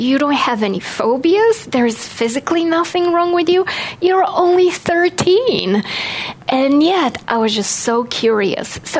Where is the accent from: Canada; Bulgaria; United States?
Bulgaria; born there; English is a second language; I was born in Bulgaria, and I grew up without any discussions about God, about angels, about religion in my life.